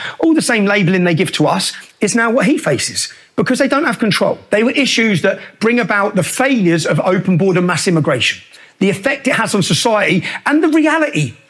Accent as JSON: {"language": "English", "town": "Luton", "region": "East of England", "country": "United Kingdom", "tie": "born or raised there", "said": "I just speak about my experience from growing up in Luton"}